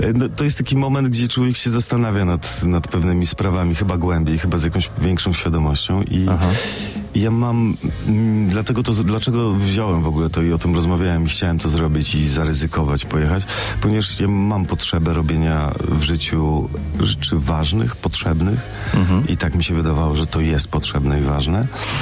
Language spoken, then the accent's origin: Polish; Wrocław, Lower Silesian Voivodeship, Poland; ja jestem rodowitym wrocławianinem, więc jestem jednak przyzwyczajony do tych, może głupio stwierdzić, ale jednak tych poniemieckiej architektury